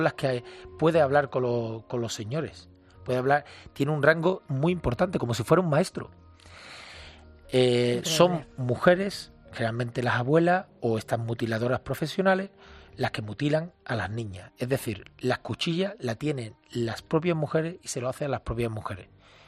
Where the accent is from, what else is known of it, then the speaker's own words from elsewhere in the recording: San Fernando, Andalusia, Spain; en mi ciudad natal, de San Fernando, en Cádiz, yo no veía vagabundos por la calle.